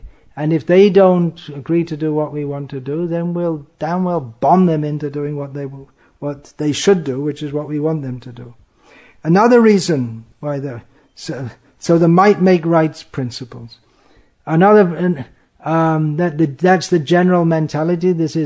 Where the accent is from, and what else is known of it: England, United Kingdom; born or raised there